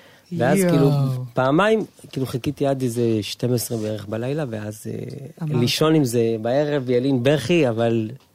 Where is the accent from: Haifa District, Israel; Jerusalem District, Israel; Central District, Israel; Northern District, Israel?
Central District, Israel; Bnei Brak; בוודאי, גדלתי, ועוד גדלתי בבני ברק, ככה